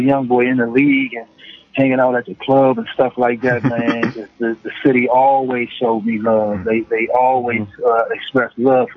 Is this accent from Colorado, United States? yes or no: no; Maryland, United States; Man, I'm coming from Prince George's County, man. Now I'm got an opportunity to go to the NBA.